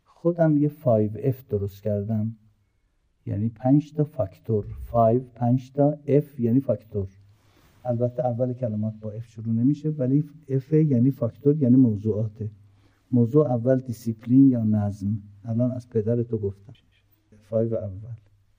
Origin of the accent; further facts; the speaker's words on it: Tehran, Tehran Province, Iran; also born or lived in Azerbaijan; 60 سال پیش که ما از آذربایجان اومدیم تهران، در دورترین محل تهران که هنوز بیابون بود، تای هاشمی، یه خونه اجاره‌ای داشتیم 49 متر.